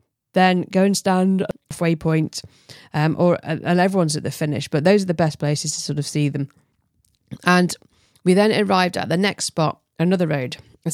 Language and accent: English; England, United Kingdom; I'm English